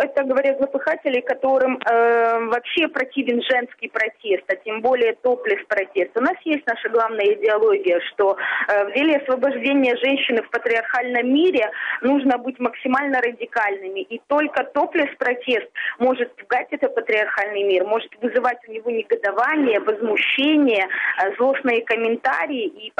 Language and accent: Russian; Ukraine; даже мы, девушки из Украины, мы готовы приезжать в Минск